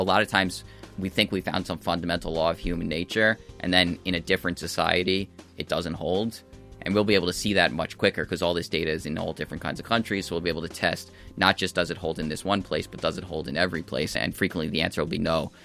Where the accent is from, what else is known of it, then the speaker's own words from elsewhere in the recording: United States; So I'm from the United States, and after Barack Obama was first elected